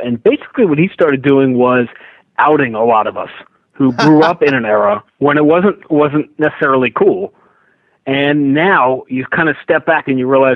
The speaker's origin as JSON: {"language": "English", "region": "New York", "country": "United States", "tie": "born or raised there", "said": "I grew up in New York. I'm a New Yorker, as you were, you know, early on."}